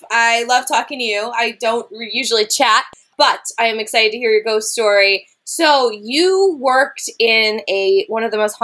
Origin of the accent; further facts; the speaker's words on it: United States; And I was like, why aren't you freaking out? I'm from America. Everybody freaks out all the time.